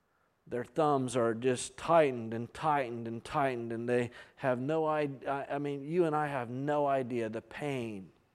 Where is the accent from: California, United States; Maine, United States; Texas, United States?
Maine, United States; It's because I'm from Maine. I don't say it right.